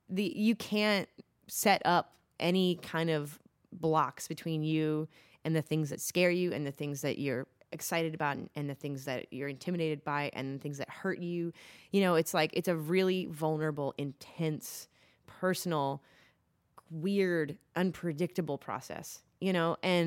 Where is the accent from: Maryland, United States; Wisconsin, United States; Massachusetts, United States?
Maryland, United States; Baltimore; born there; I mean, I was born in Baltimore. My family's there. The vast majority of my friends are there.